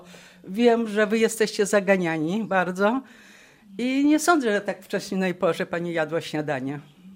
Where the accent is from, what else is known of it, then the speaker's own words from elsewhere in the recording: Podlaskie Voivodeship, Poland; now in Białystok, Poland; Mieszkam w tej chwili w Białymstoku. A w ogóle to pochodzę z Hajnowszczyzny, tam pracowałam w banku.